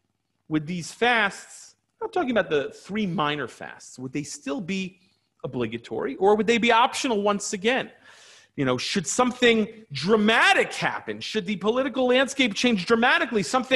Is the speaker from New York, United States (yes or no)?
no; New Jersey, United States; I grew up in New Jersey, not far from where he was the rabbi.